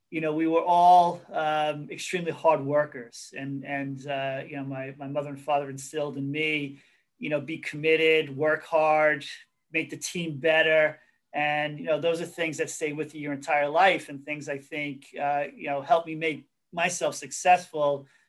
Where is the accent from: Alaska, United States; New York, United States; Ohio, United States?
New York, United States; Hicksville; So I grew up in Hicksville. My parents both worked for the US Postal Service. So we were a very blue collar family.